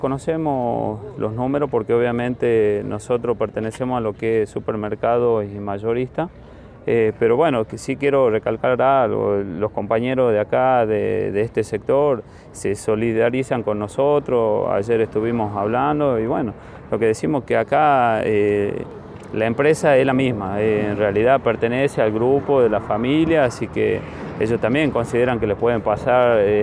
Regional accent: Tucumán, Argentina; somos tucumanos

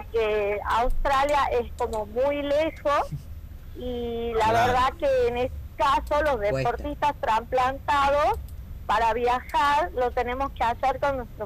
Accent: Argentina; Nosotros como argentinos

